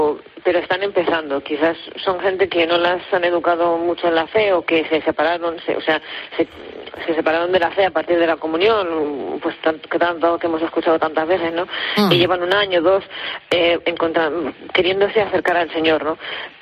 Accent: Ciudad Real, Castilla-La Mancha, Spain; Nosotros somos de Ciudad Real.

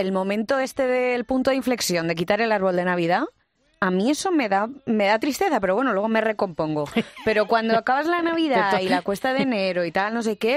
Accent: Castilla-La Mancha, Spain; estábamos hablando antes de mi tierra. Yo presumo mucho siempre de toda la gente, los manchegos, castellano-manchegos o como quieras llamarlo

